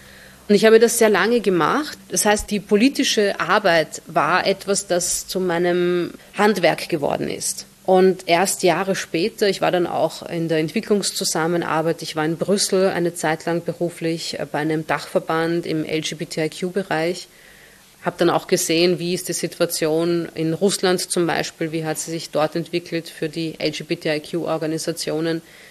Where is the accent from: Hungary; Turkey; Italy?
Hungary; first language Hungarian; German is a second language; Ungarisch ist jetzt natürlich nicht meine beste Sprache, aber meine erste Sprache.